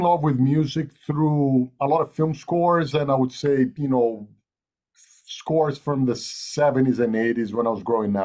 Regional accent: Brazil; and also I'm from Brazil, so the Brazilian music, obviously Brazil is a very musical country, and the music of Brazil is very, very important to me as well.

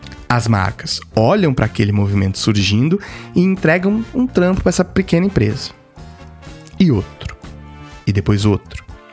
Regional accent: Brazil; parecidos com nós mesmos, nascidos e criados no Brasil

